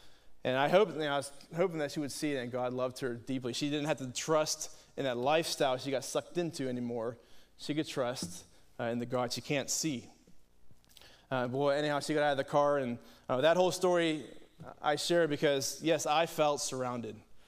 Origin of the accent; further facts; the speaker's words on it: Carnegie, Pennsylvania, United States; And this is back in my hometown of Carnegie, all right?